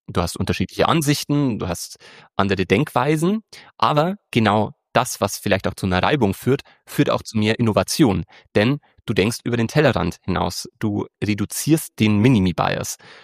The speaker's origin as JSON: {"language": "German", "town": "Breitenried", "region": "Bavaria", "country": "Germany", "said": "ich komme aus Bayern und zwar nicht direkt aus München, sondern aus einem wirklich ganz, ganz kleinen Dorf. Das heißt Breitenried. Und das hat mehr Tiere als Menschen, die da wohnen. Und das ist wirklich erzkonservativ."}